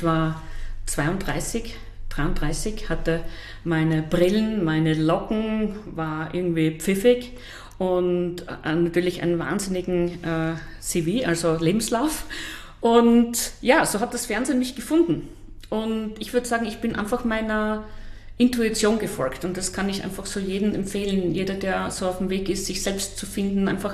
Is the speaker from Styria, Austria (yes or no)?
yes; Schönberg bei Oberdorf am Hocheck, Styria, Austria; also born or lived in Graz; Genau, in Schönberg bei Oberdorf am Hocheck. Also wer das nicht kennt, der kennt vielleicht Kirchberg an der Raab. Das heißt, schönste und tiefste Oststeiermark.